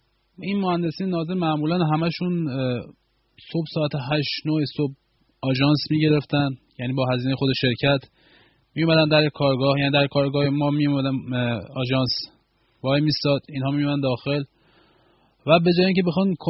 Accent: Iran; moved away; موقعی که من از ایران اومدم بیرون،

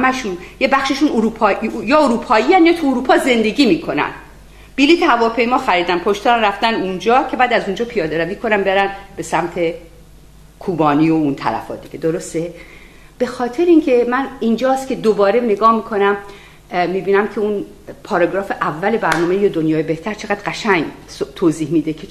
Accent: Iran; moved away; برای ما که از ایران اومدیم بالاخره یه جوری به ایران مربوط میشیم، یا تازه اومدیم یا خیلی وقت پیش اومدیم، یا نسل دو نسل بعد از انقلابیم، یا وقتی انقلاب شد ما زنده بودیم

